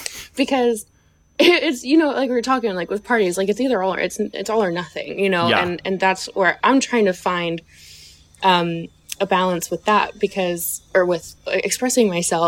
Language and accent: English; the South, United States; I was raised in the South, and I would always be told as a kid, like, don't complain, you know, be polite, you know, mind your manners